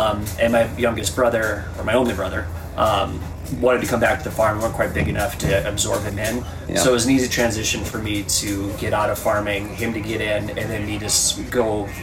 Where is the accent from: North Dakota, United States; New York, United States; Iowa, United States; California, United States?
North Dakota, United States; So I grew up on a family farm just south of Castle, North Dakota, kind of by Chaffee.